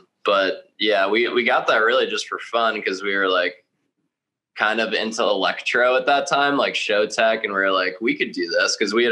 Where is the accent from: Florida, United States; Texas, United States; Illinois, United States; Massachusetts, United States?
Florida, United States; We're from Palm Beach County, Florida, hour and a half north of Miami, where it's really not like a music scene at all.